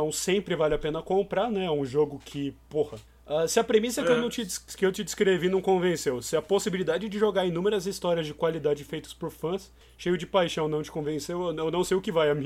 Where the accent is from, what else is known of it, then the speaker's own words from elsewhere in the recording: Brazil; porque a gente é bem brasileiro.